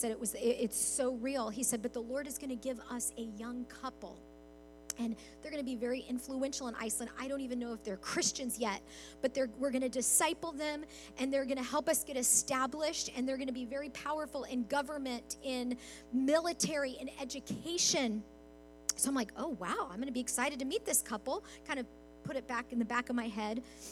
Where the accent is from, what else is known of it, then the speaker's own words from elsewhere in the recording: Arizona, United States; We're from Arizona.